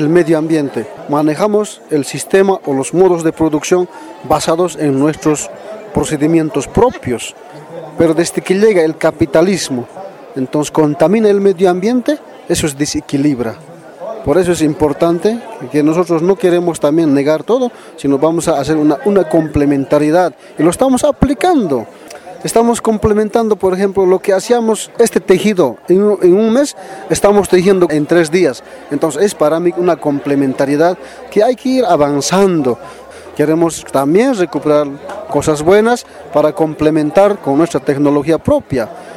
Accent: Bolivia; Soy del Suyucharca Jarajara, del territorio Caracha.

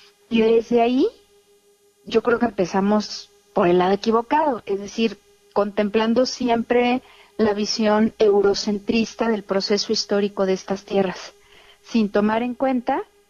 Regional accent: Mexico; yo creo que como mexicanos y mexicanas, con esta diversidad de identidades, de orígenes, de tradiciones

